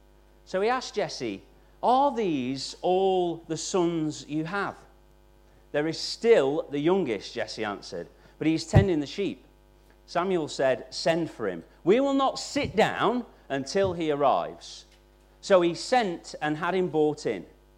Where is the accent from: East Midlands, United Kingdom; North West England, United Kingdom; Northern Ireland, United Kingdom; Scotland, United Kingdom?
East Midlands, United Kingdom; now in Nottinghamshire, United Kingdom; I live in Nottinghamshire, and my wife's from Yorkshire. Why did Yorkshire get a whoop? And I'm from Derbyshire.